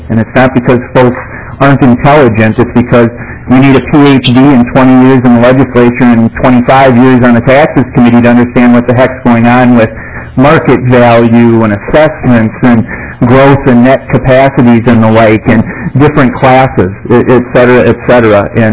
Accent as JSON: {"language": "English", "town": "Roseville", "region": "Minnesota", "country": "United States", "tie": "born or raised there", "said": "Just up the street in Roseville, Madam Chair. As a matter of fact, I was neighbors growing up with Mindy Greiling, who lives over on Woodbridge Street, and I'm on Grandview there. So right up there in Roseville."}